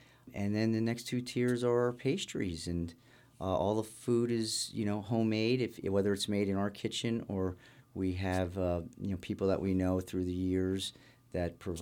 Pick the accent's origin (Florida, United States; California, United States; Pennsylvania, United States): Pennsylvania, United States; Bethlehem; I grew up in Bethlehem, and I love being a part of the community.